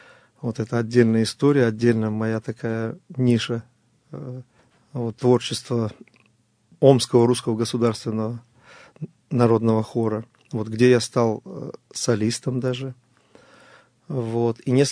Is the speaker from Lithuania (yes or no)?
no; Talne, Cherkasy Oblast, Ukraine; Родился я на Украине, в небольшом городке под Киевом. Называется город Тальное. Вот. Там прошло мое детство. Рядом в деревушке Гордашовке. Вот бабушки, дедушки, все оттуда.